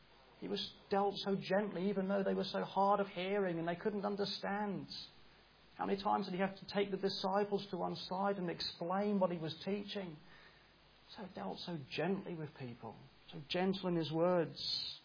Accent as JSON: {"language": "English", "region": "England", "country": "United Kingdom", "tie": "born or raised there", "said": "where I grew up in England, there were so many people who followed Islam. I went to school with so many Muslims."}